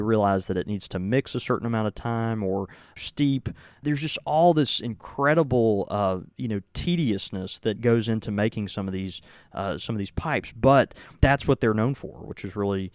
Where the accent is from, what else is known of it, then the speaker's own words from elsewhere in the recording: Southern United States, United States; I am a redneck from the South